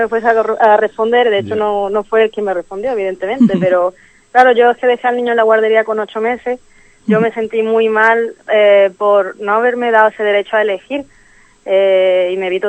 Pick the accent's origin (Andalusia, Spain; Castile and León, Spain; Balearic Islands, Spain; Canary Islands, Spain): Andalusia, Spain; Málaga; a pesar de que yo soy de Málaga